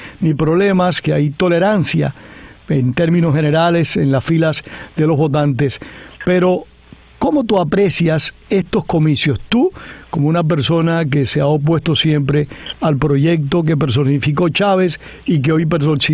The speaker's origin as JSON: {"language": "Spanish", "country": "Cuba", "said": "me siento muy orgulloso como cubano y latinoamericano"}